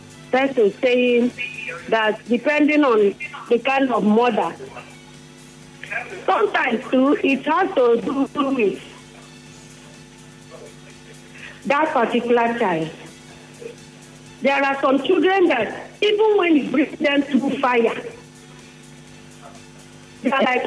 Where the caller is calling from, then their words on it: Eneka, Rivers, Nigeria; I'm calling from Eneka.